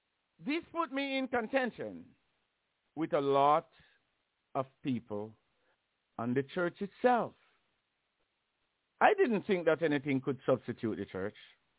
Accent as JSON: {"language": "English", "country": "Jamaica", "tie": "born or raised there", "said": "Now, the church that I grew up in Jamaica is white people church."}